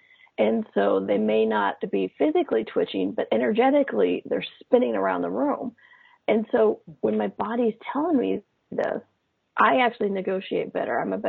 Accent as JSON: {"language": "English", "country": "United States", "said": "American."}